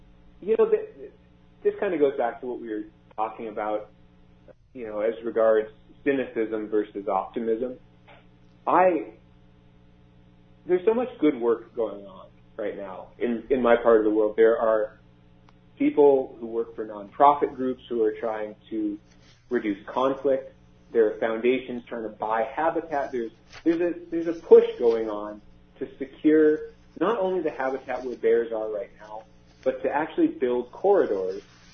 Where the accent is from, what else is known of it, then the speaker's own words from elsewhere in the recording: Pacific Northwest, United States; I grew up in the Northwest and have spent my working life here in the Rocky Mountain West.